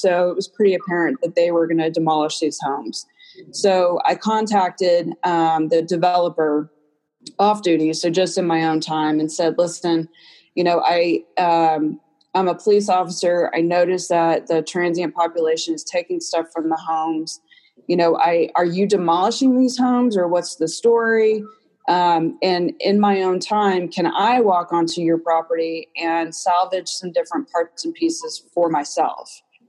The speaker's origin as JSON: {"language": "English", "region": "Texas", "country": "United States", "tie": "born or raised there", "said": "I was born and raised in Texas. I started out my career there as a police officer."}